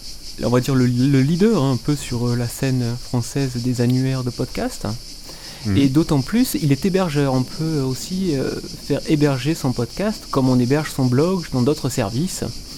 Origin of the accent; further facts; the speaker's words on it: Châteaurenard, Provence-Alpes-Côte d'Azur, France; born there; Ah, moi, comme je suis né à Château-Renard, tu vois, je vais être un peu plus chauvin, ça reste dans le 13.